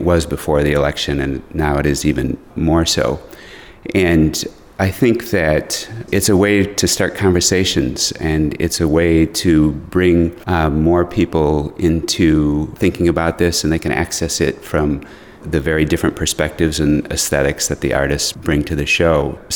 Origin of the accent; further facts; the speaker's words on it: Wisconsin, United States; now in Minneapolis, United States; Yes, in general terms, I'm from Wisconsin. I grew up on a farm about 40 minutes from here. Which was a very rural area when I was growing up